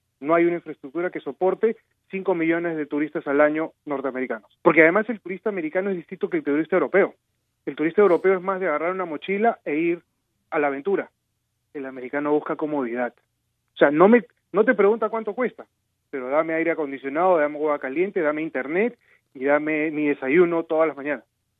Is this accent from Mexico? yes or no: no; Peru; Yo soy peruano y yo viví un proceso de desarrollo en el Perú.